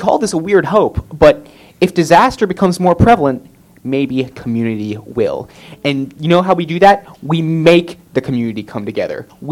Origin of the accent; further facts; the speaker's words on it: Pasadena, California, United States; in friends in my hometown, we've actively witnessed this. Because I'm from the Pasadena area